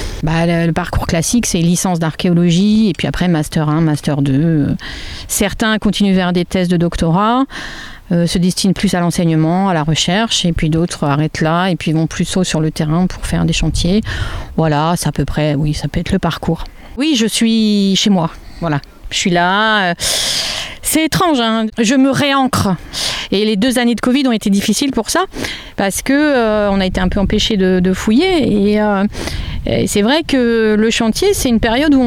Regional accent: Saint-Denis, Île-de-France, France; Donc, je suis dionysienne. Donc, je suis née à Saint-Denis, dans la banlieue parisienne

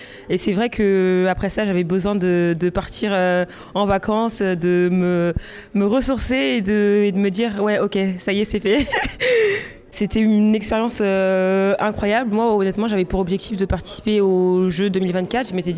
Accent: Laval, Pays de la Loire, France; born there; je viens d'avoir 23 ans, je suis née à Laval et je fais mes études que je viens de terminer sur Nantes.

